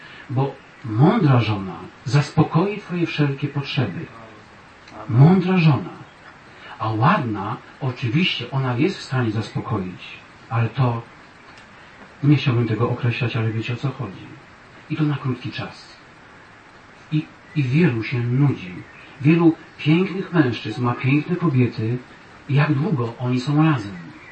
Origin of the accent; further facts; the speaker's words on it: Połczyn-Zdrój, West Pomeranian Voivodeship, Poland; moved away; ja nigdy nie myślałem, że wyjadę kiedykolwiek z Połoczyn, a dla mnie Połoczyn to jest Połoczyn, to jest moje rodzinne miasto